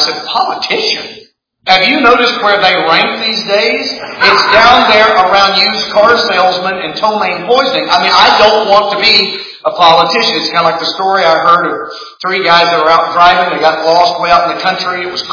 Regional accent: Oklahoma, United States; Now, I'm coming from Oklahoma, primarily a Judeo-Christian, strong state.

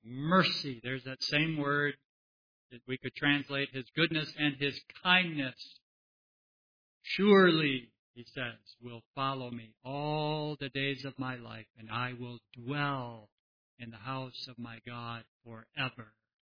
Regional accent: Mexico; I grew up in Mexico, and I've seen a few dead dogs.

